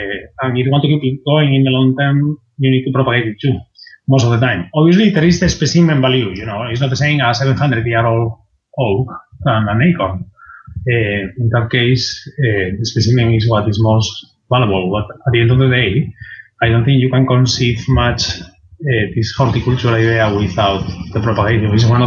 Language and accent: English; Spain; English is a second language; now in United Kingdom; I'm from Spain.